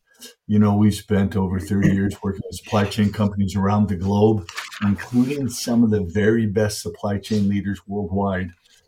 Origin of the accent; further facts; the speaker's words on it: Wisconsin, United States; When I was just a kid, growing up in Wisconsin, we went to see the circus as a school classroom.